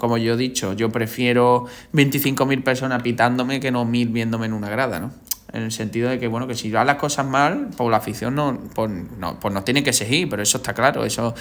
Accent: Andalusia, Spain; Yo soy típico andaluz

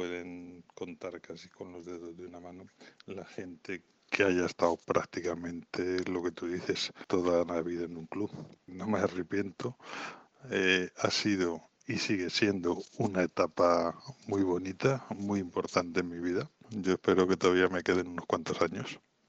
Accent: Málaga, Andalusia, Spain; also born or lived in Madrid; yo siempre digo que soy madrileño de nacimiento y malagueño de adopción. En Madrid viví 14 años y el resto de mi vida lo he pasado en Málaga.

